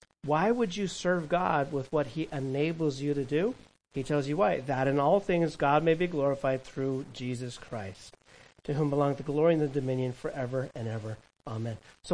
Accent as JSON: {"language": "English", "region": "California", "country": "United States", "tie": "born or raised there", "said": "I remember in Disneyland in California. I grew up near there in Orange County."}